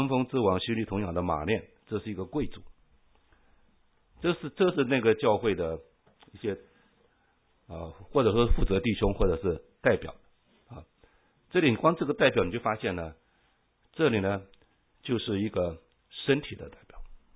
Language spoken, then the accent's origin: Chinese; Taiwan; now in United States; 我是从台湾移民到这里来，为了服侍主，因为我从来没有想要到美国居住。